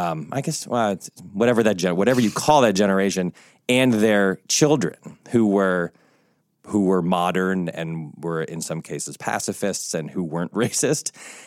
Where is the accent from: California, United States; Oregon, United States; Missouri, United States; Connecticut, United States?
Connecticut, United States; they were in Chicago and I grew up in Connecticut, but like it's essentially the same, the kind of high school cliques and the this and the that, and everybody's white.